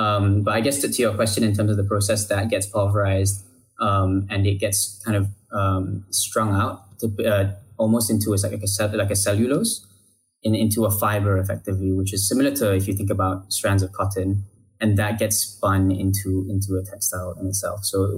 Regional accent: Malaysia; also born or lived in United Kingdom; I'm born and bred in Malaysia. Actually started engineering in the UK.

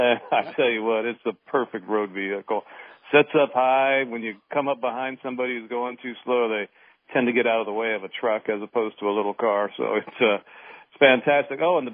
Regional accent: Nevada, United States; I took a drive up through Nevada, which is my home state, and I saw parts of that state I had never seen before.

